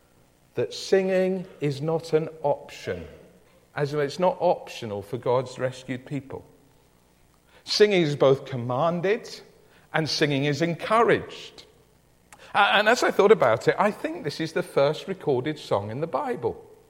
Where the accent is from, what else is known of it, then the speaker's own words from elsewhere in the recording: United Kingdom; Well, he won, but hey, I'm British, we won.